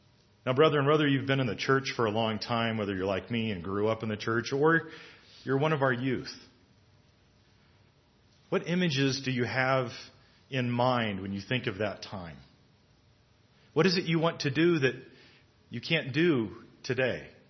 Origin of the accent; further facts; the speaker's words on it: Texas, United States; I grew up in Texas, and I have a very healthy respect for snakes.